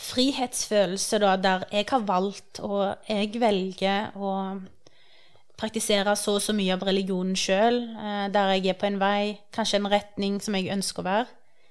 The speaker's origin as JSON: {"language": "Norwegian", "town": "Stavanger", "region": "Rogaland", "country": "Norway", "tie": "born or raised there", "said": "jeg er jo født og oppvokst her i Norge, og fra Stavanger, jeg er ikke vant med å ha muslimer rundt meg i samme grad som her."}